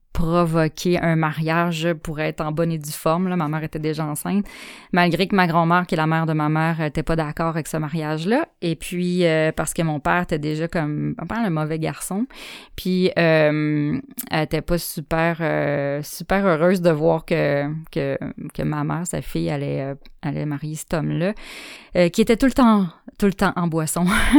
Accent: Chicoutimi, Quebec, Canada; born there; je viens d'une famille dysfonctionnelle. Je suis née à Chicoutimi. Mon année de naissance, c'est l'année que notre ami Bill est décédé. Alors c'est l'année 71.

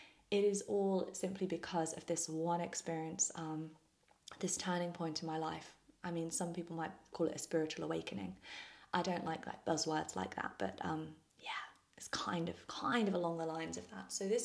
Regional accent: Bermuda; born there; So I was actually born in Bermuda. Not in the UK. I was born in Bermuda. My mum and dad lived there.

